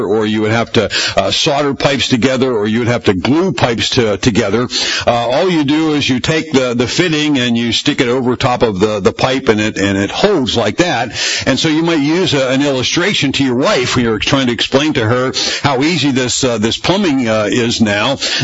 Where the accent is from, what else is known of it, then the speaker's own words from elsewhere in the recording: Pennsylvania, United States; went back to the home area that I grew up in Pennsylvania.